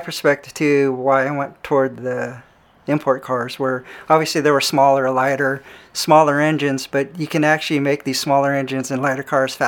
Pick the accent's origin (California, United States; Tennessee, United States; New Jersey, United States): California, United States; Torrance; I would say I grew up in the South Bay, primarily the Torrance area.